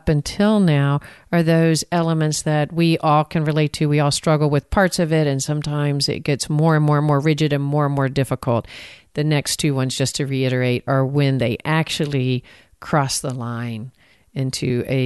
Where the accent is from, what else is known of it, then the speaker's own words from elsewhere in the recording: Texas, United States; I always can tell I'm from Texas when I say that.